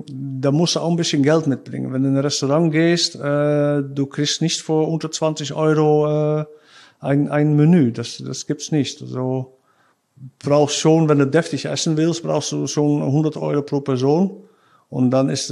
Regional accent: Krimpen aan den IJssel, South Holland, Netherlands; German is a second language; also born or lived in Rotterdam; Ja, ich bin in Rotterdam geboren. Ich bin da aufgewachsen, wo ich jetzt wohne, in Krimpen an den IJssel. Das liegt schon 10 Kilometer von Rotterdam. Ich habe aber auch die ersten 9 Jahre mit meiner Frau zusammen mitten in Rotterdam gewohnt.

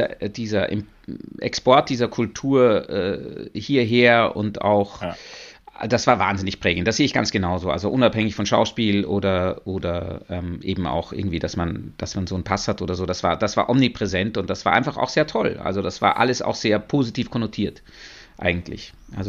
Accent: Upper Austria, Austria; ich bin wirklich am Dorf aufgewachsen in Oberösterreich, am Land

